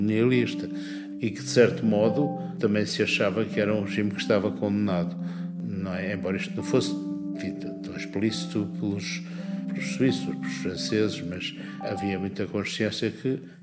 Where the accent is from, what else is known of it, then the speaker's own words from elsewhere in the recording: Porto, Portugal; Eu cresci perto da Foz do Douro, ao pé do mar